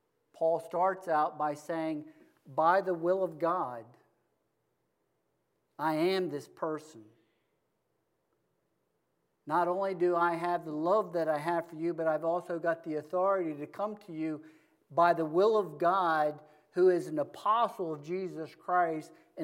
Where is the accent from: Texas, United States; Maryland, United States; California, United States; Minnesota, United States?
Maryland, United States; Woodbine; also born or lived in Baltimore; I was born in Baltimore City and raised in Woodbine.